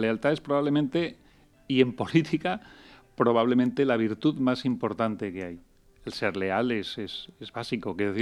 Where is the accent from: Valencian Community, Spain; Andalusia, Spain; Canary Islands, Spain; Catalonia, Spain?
Valencian Community, Spain; Somos muy valencianos, pero somos españoles, que nadie piense otra cosa.